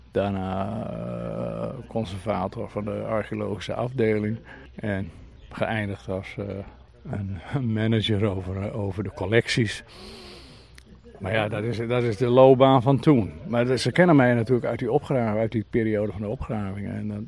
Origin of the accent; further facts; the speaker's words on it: Groningen, Netherlands; moved away as an adult; Ik kom uit het Oldambt, uit Groningen.